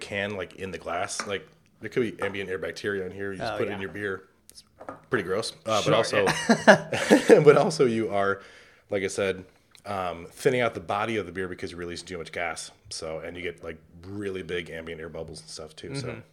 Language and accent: English; Chicago, Illinois, United States; also born or lived in Los Angeles / New York; I'm from the Chicago area. Started off in like Second City and improv, Olympic and stuff. And then I was in LA for 4 years, New York for three, and back in Chicago